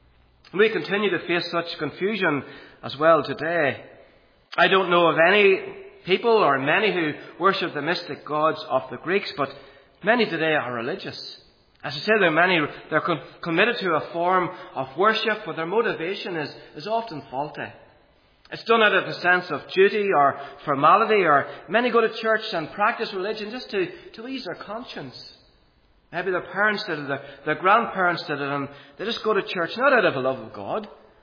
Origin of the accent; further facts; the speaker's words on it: Monaghan, Ulster, Ireland; I know what it's like growing up in Monaghan.